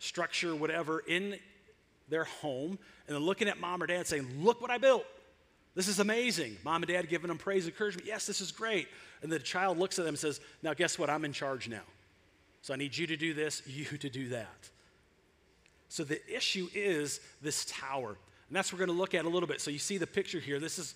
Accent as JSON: {"language": "English", "region": "Michigan", "country": "United States", "tie": "born or raised there", "said": "Those of you who know, I grew up in Michigan. I am a Wolverine."}